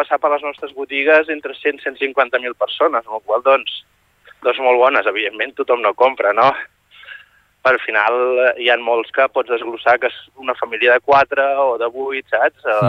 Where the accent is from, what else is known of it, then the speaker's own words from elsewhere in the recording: Barcelona, Catalonia, Spain; now in Torroella de Montgrí, Spain; nosaltres som, venim de Barcelona, fa la meva àvia, doncs, va anar a viure a Barcelona, ella era torroellenca, i doncs, bueno, ha sigut com un retorn als orígens